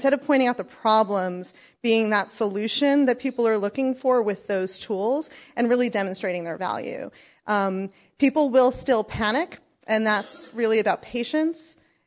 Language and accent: English; New York, United States; I'm from New York. I can be a little negative.